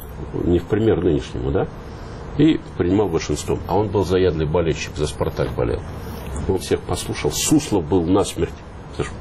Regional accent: Novosibirsk, Novosibirsk Oblast, Russia; Да, я из Новосибирска, я в хоккей играл

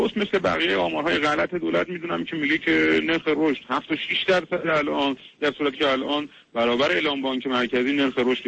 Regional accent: Iran; به عنوان یه ایرانی

